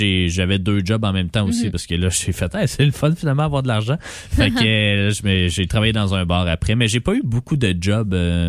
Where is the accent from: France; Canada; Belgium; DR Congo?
Canada; Salaberry-de-Valleyfield, Quebec; Ou, tu sais, je venais de Valleyfield aussi.